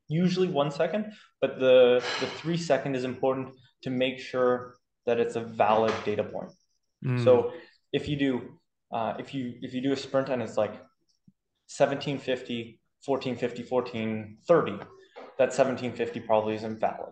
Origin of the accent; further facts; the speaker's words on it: Canada; I've come from North America, I'm Canadian.